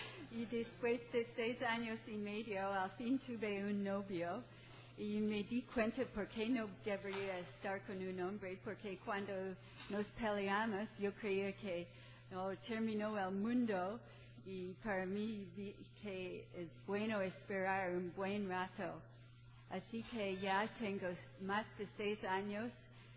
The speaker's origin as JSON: {"language": "Spanish", "town": "Toronto", "region": "Ontario", "country": "Canada", "also_born_or_lived": "Mexico", "second_language": "Spanish", "said": "Y yo vengo de Toronto. Yo aprendí español en México."}